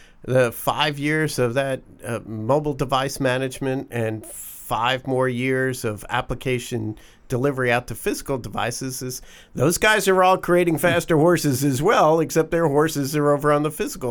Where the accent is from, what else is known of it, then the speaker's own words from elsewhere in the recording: Atlanta, Georgia, United States; Shout out to Atlanta, my hometown.